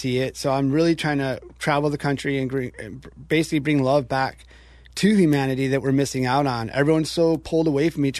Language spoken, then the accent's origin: English; Flint, Michigan, United States; I'm a disabled combat action vet. I'm from Flint, Michigan